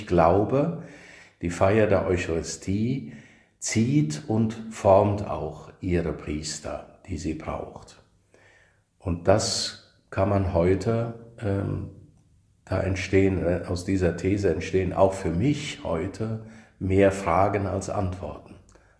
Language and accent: German; Niederfischbach, Rhineland-Palatinate, Germany; also born or lived in Kirchen; Also in Kirchen bin ich geboren, weil dort das Krankenhaus war, aufgewachsen in Niederfischbach